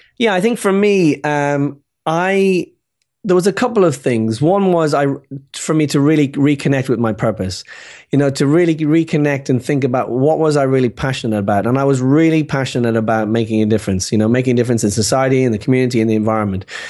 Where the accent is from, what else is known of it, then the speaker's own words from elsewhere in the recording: Dublin, Leinster, Ireland; I grew up in Dublin in Ireland.